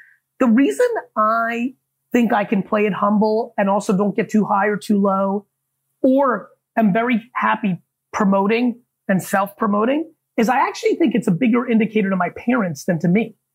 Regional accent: New Jersey, United States; I was born in the, I was growing up in New Jersey in the 80s.

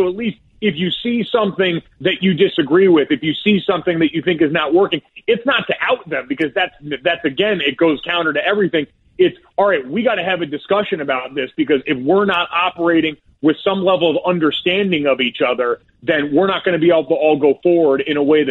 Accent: Avon, Connecticut, United States; Like I grew up in Avon, Connecticut, one of the whitest places, super homogenous.

